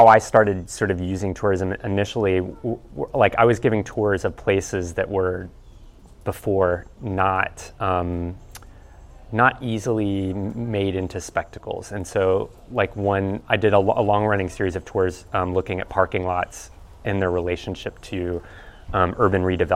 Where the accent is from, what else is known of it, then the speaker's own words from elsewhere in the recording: Southeast, United States; I'm not from the Midwest, I'm from the Southeast of the US